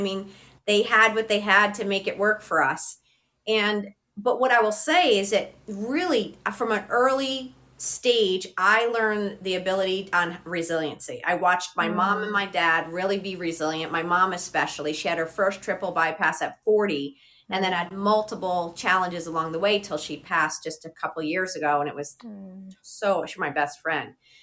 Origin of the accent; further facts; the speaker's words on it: Connecticut, United States; So I grew up in Connecticut. My family's pretty much all Connecticut and New York, and I have cousins in Jersey. So we're pretty much the tri-state area and an Italian family.